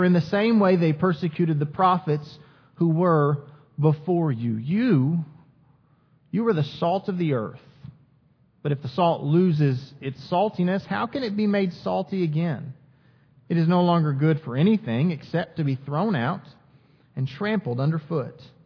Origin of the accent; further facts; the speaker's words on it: Quito, Pichincha, Ecuador; I remember growing up in Quito, Ecuador. I remember the power would go out all the time there on the streets of Quito.